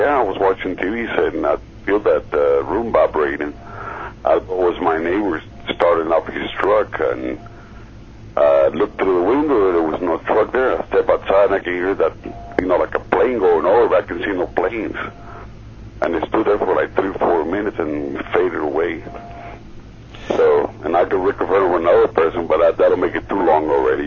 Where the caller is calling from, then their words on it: San Antonio, Texas, United States; I'm calling from San Antonio, Texas.